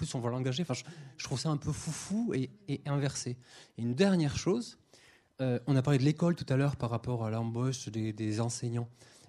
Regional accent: Nouvelle-Aquitaine, France; moi, je suis de Lot-et-Garonne, je suis arrivé à Limoges pour faire mes études.

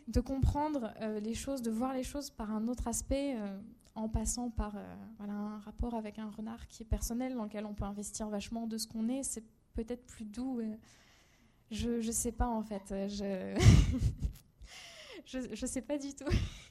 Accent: Réunion, France; moved away; moi, je suis réunionnaise, je suis partie jeune de chez moi, ma famille était loin

